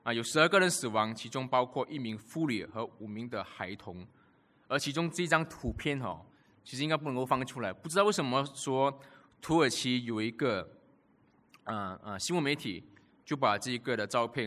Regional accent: Malaysia; 我跟他讲说我是马来西亚人，他们第一个反应是为什么你会说中文，我说因为我是马来西亚华侨

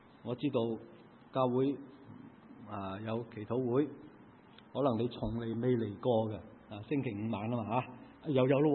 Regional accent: Guangdong, China; 嗱，我哋都系广东人啦，系嘛？

